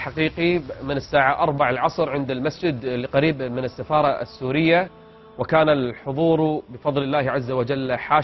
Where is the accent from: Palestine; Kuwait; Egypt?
Kuwait; عندنا في الكويت